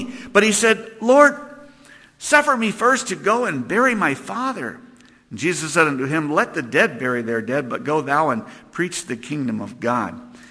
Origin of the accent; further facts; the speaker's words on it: Pennsylvania, United States; I grew up in Pennsylvania on a farm, and I left the beautiful green cow-covered hills of Pennsylvania and landed in New Mexico